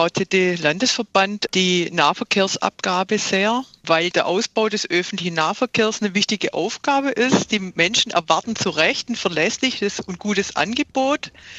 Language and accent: German; Esslingen, Baden-Württemberg, Germany; Ich komme zum Beispiel aus Esslingen